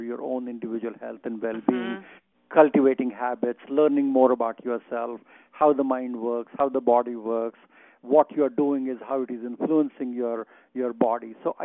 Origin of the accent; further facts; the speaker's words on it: India; growing up in India, I was born and brought up in a rural part in India